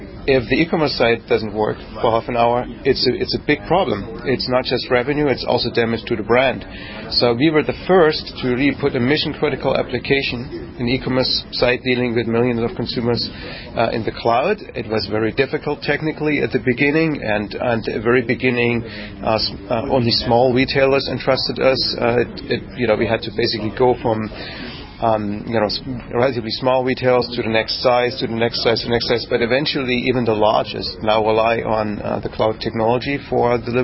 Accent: East Germany, Germany; Okay. I grew up in East Germany.

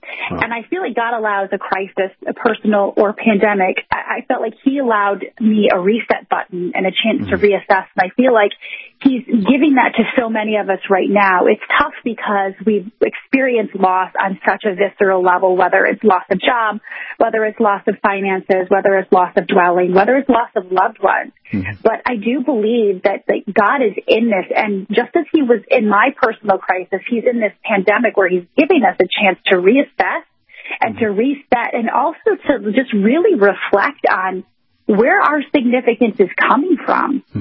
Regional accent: Michigan, United States; moved away as an adult; also born or lived in Ohio / Chicago; I'm actually from Michigan, but by way of Ohio and Chicago. Okay. So born and raised in Michigan, and I left Michigan in 1993 to go to college in Ohio.

